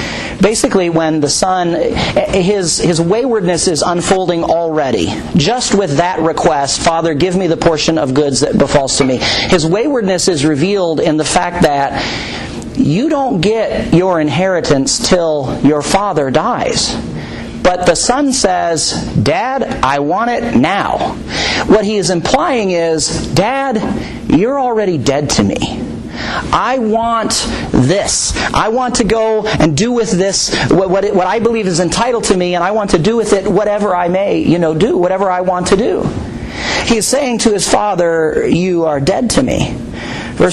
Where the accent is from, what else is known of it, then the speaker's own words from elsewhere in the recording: Minneapolis, Minnesota, United States; Some of you know my testimony already, but I grew up in Pastor Monty's youth group in Minneapolis